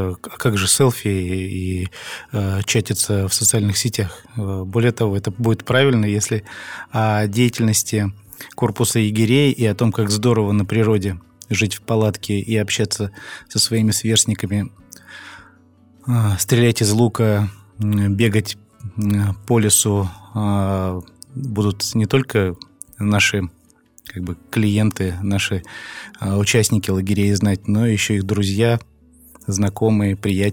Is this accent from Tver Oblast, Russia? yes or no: yes; Kimry, Tver Oblast, Russia; в Твери я учился, сам я из Кимр, закончил среднюю школу номер 5, обычную среднюю школу.